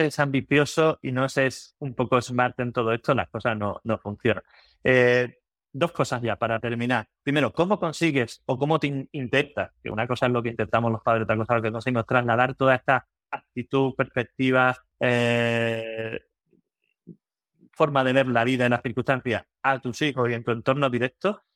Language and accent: Spanish; Cádiz, Andalusia, Spain; Yo soy de Cádiz, así que bienvenida.